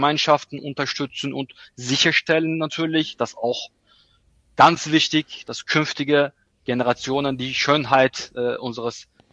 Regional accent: Black Sea Region, Turkey; ich komme aus der Schwarzmeerregion, wie ich schon sagte.

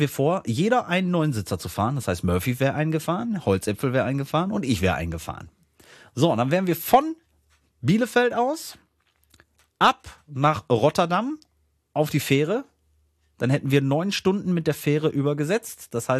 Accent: Halifax, Yorkshire and the Humber, United Kingdom; dann werden wir weitergefahren in meine Heimatstadt und von da aus dann eine Woche lang ein bisschen in Halifax rum.

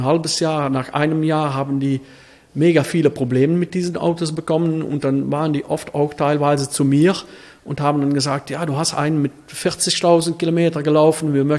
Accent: Netherlands; Ich finde das Gesetz eigentlich, wie ich das jetzt sehe, als Holländer, finde ich das Gesetz in Deutschland eigentlich das Beste.

